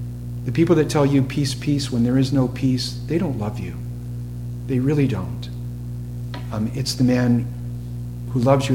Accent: New England, United States; Even though I'm from New England

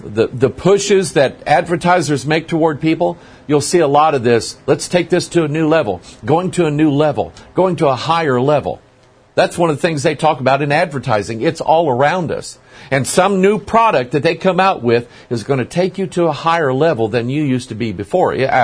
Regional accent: United States; I speak of America because I'm an American, I live in America, I know the people

